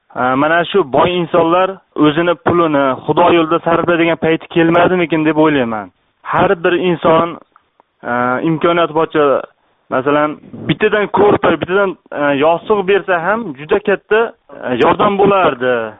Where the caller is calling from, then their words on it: Prague, Czechia; Men Pragadanman